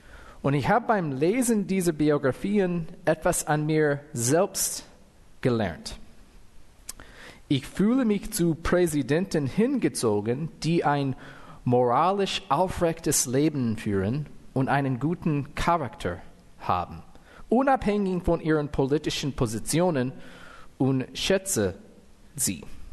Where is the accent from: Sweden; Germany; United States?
United States; first language English; German is a second language; Dieses Wort Gerechtigkeit ist also für einen Amerikaner wie ich, oder also wo Englisch meine Muttersprache ist, das ist ein bisschen schwierig zu sagen.